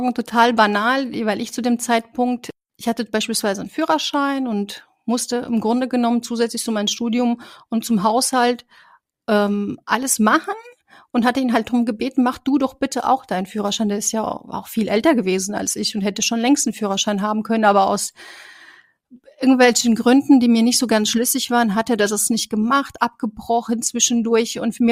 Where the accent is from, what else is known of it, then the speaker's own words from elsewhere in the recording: Romania; Naja gut, ich komme aus Rumänien, das ist bei uns normal, dass wir mit 18 schon heiraten.